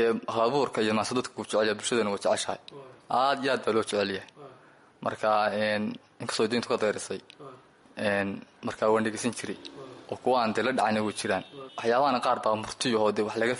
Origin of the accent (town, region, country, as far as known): Caruur, Sool, Somalia; born there